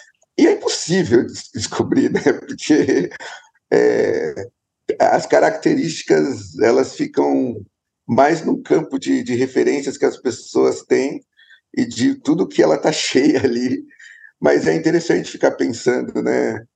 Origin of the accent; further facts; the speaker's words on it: São Paulo, Brazil; E, como a média, eu também sou da Zona Leste. Zona Leste de São Paulo, da periferia ali.